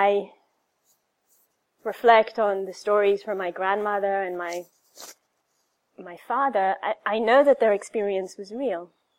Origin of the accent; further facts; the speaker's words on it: Israel; how growing up in Israel inspired her to support the Palestinian cause